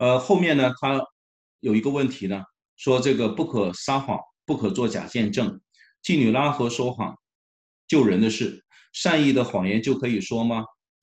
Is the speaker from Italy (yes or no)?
no; China; 实际上我们中国人有一句话叫做没做亏心事不怕鬼叫门